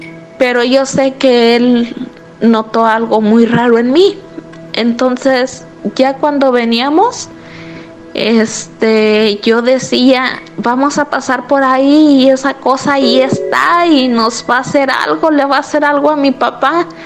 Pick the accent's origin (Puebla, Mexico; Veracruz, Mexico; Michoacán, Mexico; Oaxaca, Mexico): Michoacán, Mexico; now in Chicago, United States; Yo soy originaria de Michoacán y ahorita radico en Chicago.